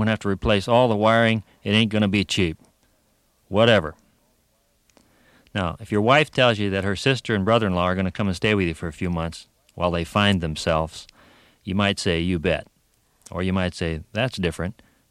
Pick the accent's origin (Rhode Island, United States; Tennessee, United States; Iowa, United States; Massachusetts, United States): Iowa, United States; Des Moines; born there; now in Minnesota, United States; I've lived in Minnesota 17 years, but I was born in Des Moines, Iowa.